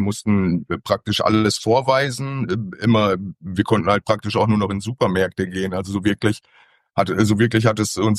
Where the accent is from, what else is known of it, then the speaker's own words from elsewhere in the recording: Lower Saxony, Germany; Ja, ich komme aus dem Bereich Osnabrück, Niedersachsen.